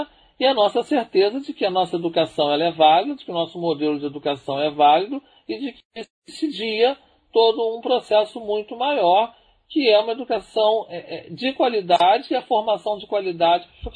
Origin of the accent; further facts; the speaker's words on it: Maranhão, Brazil; nós inauguramos esse processo lá no Maranhão, né? E nós recebemos na minha terra